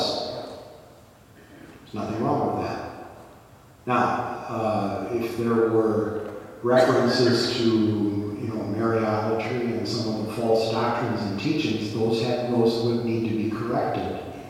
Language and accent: English; Wisconsin, United States; So I grew up that way in Wisconsin.